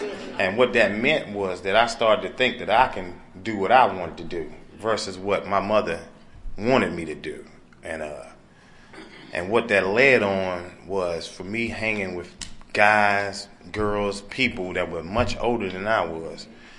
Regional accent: North Carolina, United States; I was the guy who, I'm from North Carolina, born and raised. Grew up in a family where there was just a mother, my sister, and me.

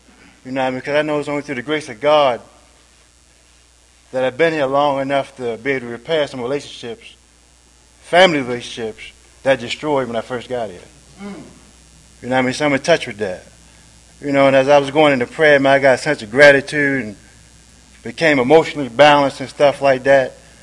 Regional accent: Baltimore, Maryland, United States; My mother had me, she was 14 years old, man. We grew up in West Baltimore.

